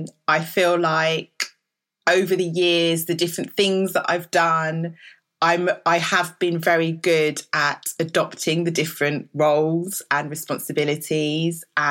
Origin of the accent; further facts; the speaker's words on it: London, United Kingdom; I grew up in West London, kind of Northwest London, which is really, really diverse.